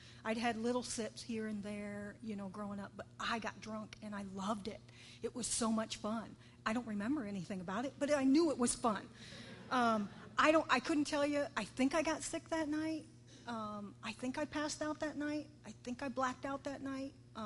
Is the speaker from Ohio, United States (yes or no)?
no; Punta Gorda, Florida, United States; also born or lived in Michigan; now in Tampa, United States; So anyway, at 18 years old, I came to Tampa. I'm originally from Punta Gorda, down south. And I was born and raised there. Between there and Michigan, we moved around a lot